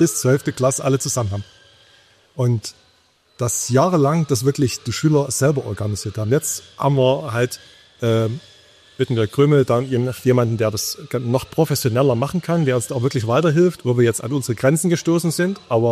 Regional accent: Saxony, Germany; Also es ist halt meine Heimat, ich bin hier geboren und ich mag einfach die Landschaft, die Wälder, wo ich einfach wahnsinnig gerne bin.

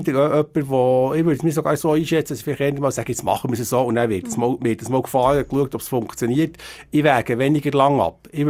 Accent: Biel, Bern, Switzerland; Ja gut, ich bin ein Bielerkind, ich sage es selber so.

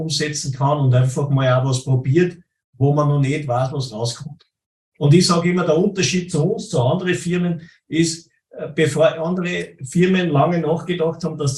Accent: Salzburg, Austria; ich bin aus Bleinfeld bei Salzburg

